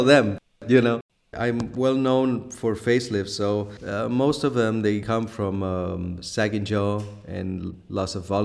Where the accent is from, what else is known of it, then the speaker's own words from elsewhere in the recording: Barcelona, Catalonia, Spain; English is a second language; now in Bahrain; Yeah, well, I'm in the old Europe in Barcelona, which yes. I am from. I'm from Barcelona.